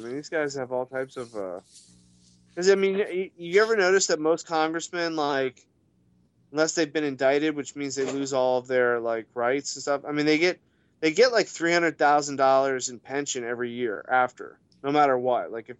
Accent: United States; I mean, you know my background. I grew up in Washington.

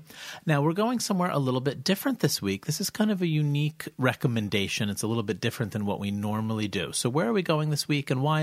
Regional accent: New Jersey, United States; Now, our geography is that we are from New Jersey.

